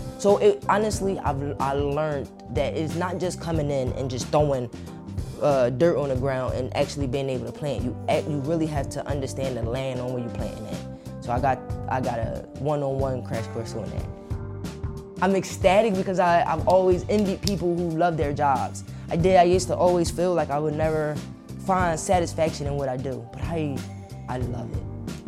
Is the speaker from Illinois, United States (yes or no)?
no; Philadelphia, Pennsylvania, United States; I'm from North Philly.